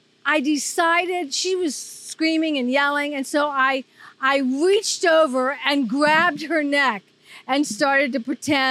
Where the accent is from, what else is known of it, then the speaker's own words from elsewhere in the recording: Dayton, Ohio, United States; also born or lived in New York / Los Angeles; I'm originally from Dayton, Ohio.